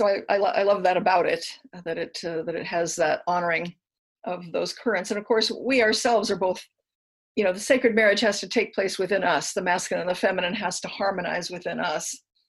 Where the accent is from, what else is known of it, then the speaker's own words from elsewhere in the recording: Japan; that's probably just because how I was raised in Japan.